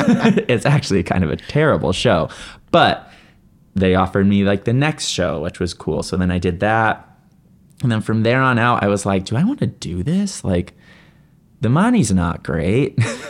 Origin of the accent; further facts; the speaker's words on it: Connecticut, United States; I'm from Connecticut. I don't think I said that. So it's not that far.